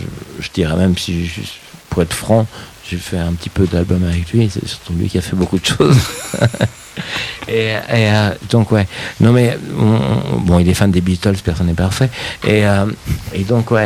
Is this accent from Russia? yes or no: yes; Russia; Déjà, il est pas français, mais moi, je suis russe.